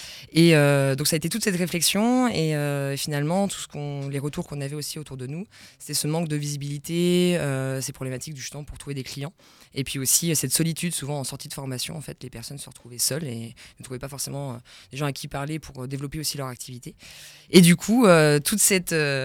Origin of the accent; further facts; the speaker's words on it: Nancy, Grand Est, France; Moi je suis de Nancy, originaire déjà de là-bas. Et en fait pour une mutation l'année dernière de mon compagnon, on est arrivé justement en Alsace.